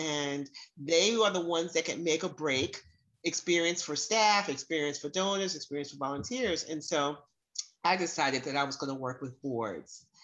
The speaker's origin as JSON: {"language": "English", "region": "New York", "country": "United States", "said": "because I'm a New Yorker, I'm a straight shooter."}